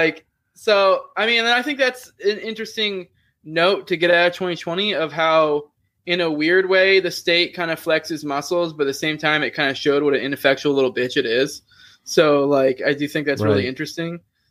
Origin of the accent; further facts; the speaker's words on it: Tampa, Florida, United States; I mean, I'm from Tampa, but I'm still in the same county.